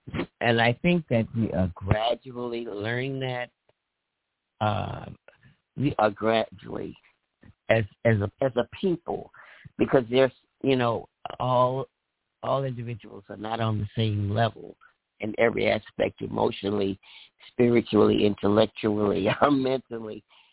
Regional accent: New Orleans, Louisiana, United States; now in Chicago, United States; And I'm from New Orleans. New Orleans was like the slave capital of the United States.

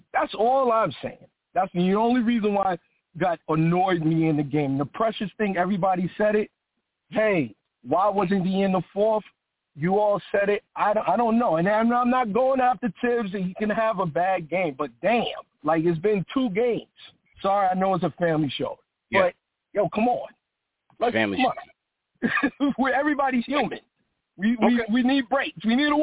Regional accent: Brooklyn, New York, United States; now in Atlanta, United States; Brooklyn, but I live in Atlanta.

